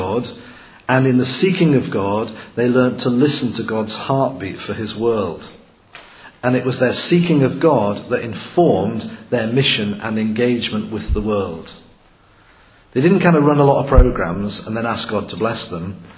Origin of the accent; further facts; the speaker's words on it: North East England, United Kingdom; But I'm a Geordie.